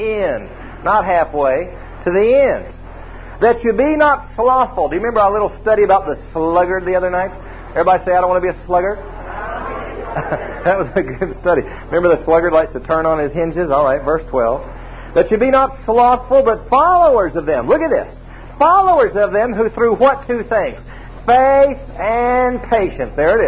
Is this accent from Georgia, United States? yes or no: yes; Atlanta, Georgia, United States; also born or lived in Tulsa / Vidalia; And I grew up in Atlanta, but that's where we were moving to, Vidalia, Georgia. I mean, you know, booming metropolis of 10,000 people. Kind of a shock after I'd grown up in Atlanta and lived in Tulsa.